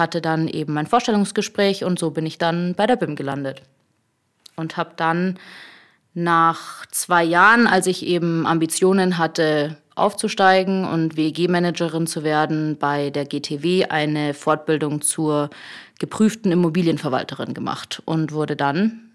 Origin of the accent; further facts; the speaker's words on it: Unterhaching, Bavaria, Germany; Ja, also ich komme aus Unterhaching, bin dort auch zur Schule gegangen, habe dort auf dem Gymnasium mein Abitur gemacht.